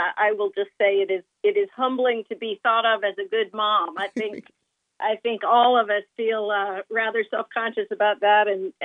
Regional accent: Atlanta, Georgia, United States; And that growing up in Atlanta, Georgia myself, race was one of the most obvious forms of difference.

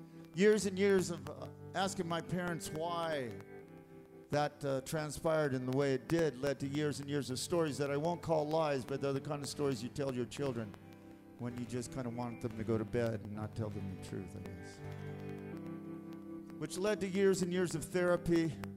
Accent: San Antonio, Texas, United States; So, as I told you, 12 children growing up in San Antonio, Texas.

